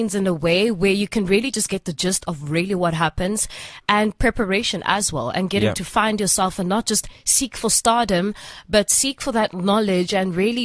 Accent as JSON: {"language": "English", "town": "East London", "region": "Eastern Cape", "country": "South Africa", "tie": "born or raised there", "lives_now": "Johannesburg, South Africa", "said": "So I'm back in Joburg. I'm from East London, born and bred in East London. I was a Clarendon Girls only school, and then I studied at NMMU in Port Elizabeth."}